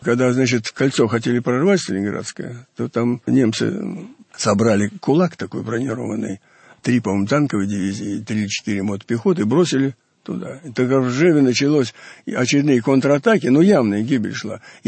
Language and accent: Russian; Moscow, Russia; я москвич же.